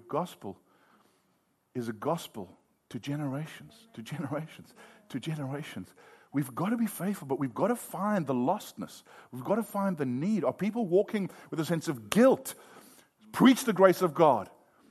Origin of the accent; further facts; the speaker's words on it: South Africa; now in California, United States; You know, we arrived in California almost 20 years ago and we came from South Africa.